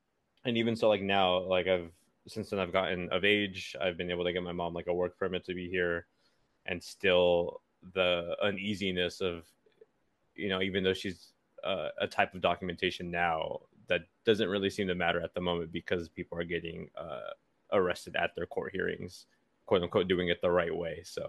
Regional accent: Oxnard, California, United States; born there; I was born in California. I was born in a town 40 miles west of LA called Oxnard.

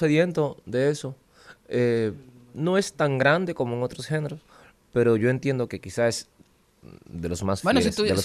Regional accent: Dominican Republic; desearle a mi pueblo dominicano feliz Navidad, que sigamos celebrando en paz

